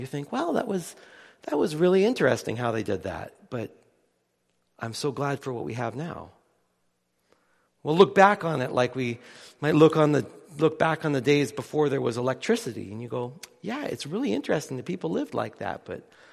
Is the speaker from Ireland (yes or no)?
no; Canada; born there; I was born in Canada. My mom was born in Pasco, Washington, and was raised in Seattle. So I'm a U.S. citizen by virtue of my mom's U.S. citizenship